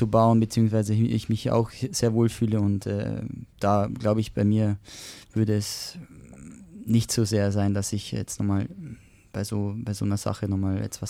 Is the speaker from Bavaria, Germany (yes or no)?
yes; Regensburg, Bavaria, Germany; born there; bin gebürtiger Regensburger